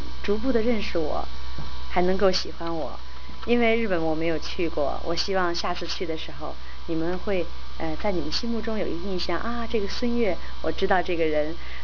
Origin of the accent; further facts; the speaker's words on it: China; 那么我是一个中国歌手